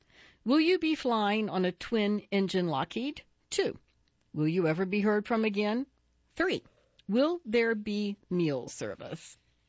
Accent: United States; As an American who was raised in America and attended American schools

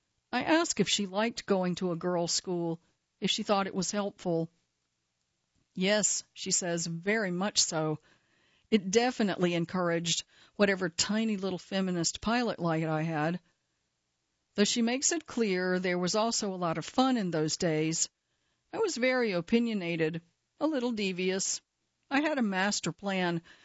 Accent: Nashville, Tennessee, United States; because I grew up in Nashville, too

